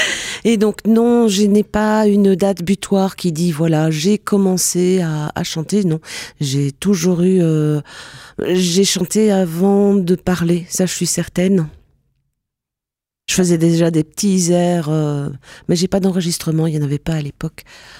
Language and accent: French; Saint-Brieuc, Brittany, France; born there; je suis née à Saint-Brieuc dans les Côtes d'Armor, anciennement Côte du Nord.